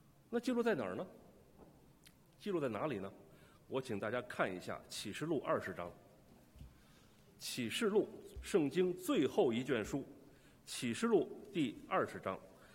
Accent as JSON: {"language": "Chinese", "country": "China", "said": "我们中国人讲话叫人心隔肚皮"}